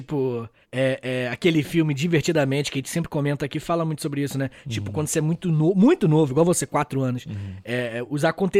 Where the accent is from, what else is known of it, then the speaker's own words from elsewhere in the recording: Rio de Janeiro, Brazil; O estado do Rio de Janeiro, minha terra, tem 43 mil quilômetros, tá ligado?